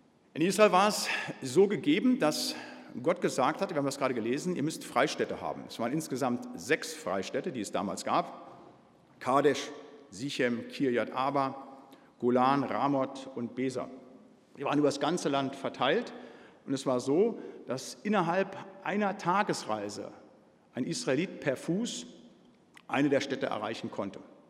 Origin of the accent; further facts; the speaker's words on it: Bremen, Germany; aber ich komme ja aus Bremen halt. Aus der freien und Hansestadt Bremen.